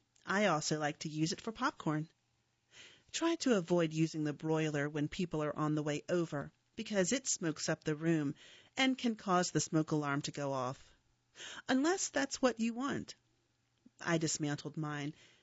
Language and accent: English; Raleigh, North Carolina, United States; Growing up in Raleigh, my favorite part of the local Sunday paper was a section called the Mini Page, which was devoted to children.